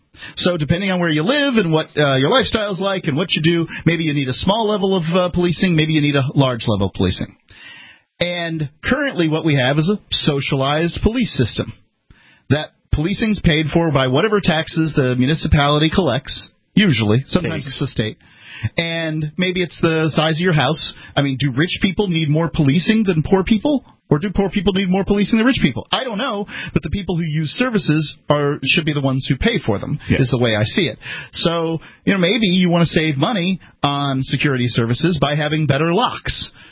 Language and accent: English; Sarasota, Florida, United States; We are originally from Sarasota, indeed.